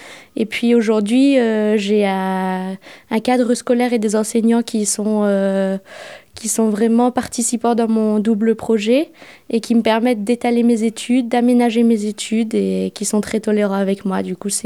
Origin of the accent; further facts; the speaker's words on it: Briançon, Provence-Alpes-Côte d'Azur, France; j'ai 22 ans et je suis originaire de Briançon. Je suis née et j'ai grandi à Briançon.